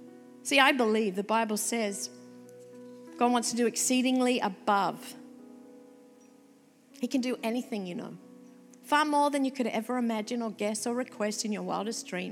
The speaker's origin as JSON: {"language": "English", "town": "Sydney", "region": "New South Wales", "country": "Australia", "tie": "born or raised there", "said": "I'm an Aussie chick. I grew up in Sydney suburbia."}